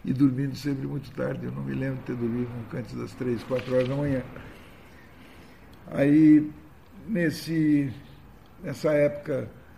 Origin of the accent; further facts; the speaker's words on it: São Paulo, Brazil; Eu sou daqui, nasci aqui na Alameda Barão de Piracicaba, aqui na o que hoje é considerada Cracolândia. Depois mudei para... Bom, primeiro na Alameda Cleveland, depois na Alameda Barão de Piracicaba